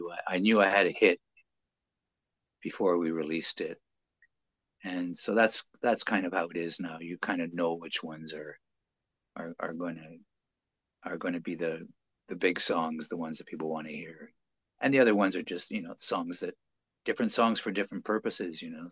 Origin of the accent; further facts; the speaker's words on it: Montreal, Quebec, Canada; growing up in Montreal was an interesting place to grow up. It's a slice of Europe in the middle of North America, and like all the signage is in French. That everybody speaks French, so that's how I grew up.